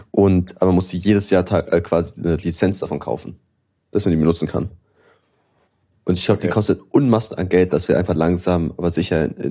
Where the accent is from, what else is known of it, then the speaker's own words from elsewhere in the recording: Berlin, Germany; ich bin Berliner Ghetto-Kind. Ich komme aus Berlin, ich komme aus dem Capital City.